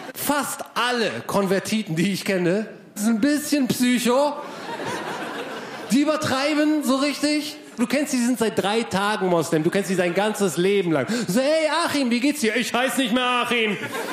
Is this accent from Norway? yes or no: no; Morocco; now in Germany; Ich bin in erster Linie Marokkaner, dann Türke und dann Deutscher.